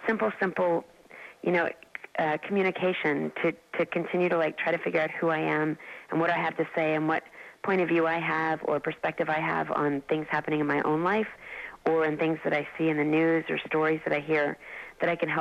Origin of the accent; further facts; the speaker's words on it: Dallas, Texas, United States; Growing up in Dallas, which is sort of like Arizona and Phoenix and Scottsdale, where people are aware of how they look.